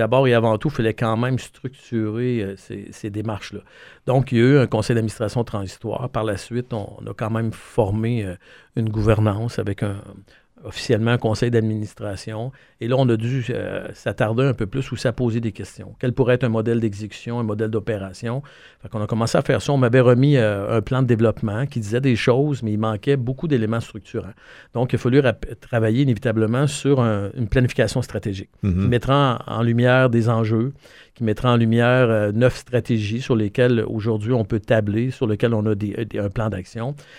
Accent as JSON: {"language": "French", "town": "Saint-Georges-de-Champlain", "region": "Quebec", "country": "Canada", "tie": "born there", "said": "je suis né à Saint-Georges-de-Champlain."}